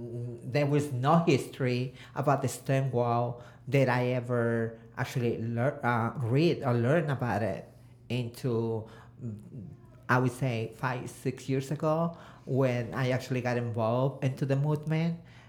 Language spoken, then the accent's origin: English; El Transvaal, Michoacán, Mexico; I can give you the picture, I'm from Mexico. My hometown is El Transvaal, Michoacán.